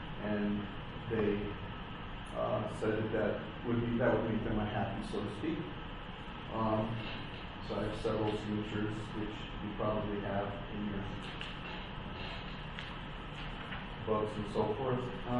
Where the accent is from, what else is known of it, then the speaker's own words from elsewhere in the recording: Las Vegas, Nevada, United States; I'm born and raised in Las Vegas, so I do have hope that things can be corrected and taken care of.